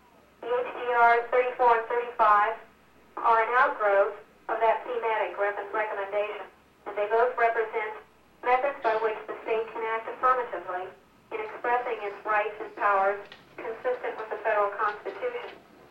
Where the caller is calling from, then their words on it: Arlington, Virginia, United States; I am from Arlington, Virginia today.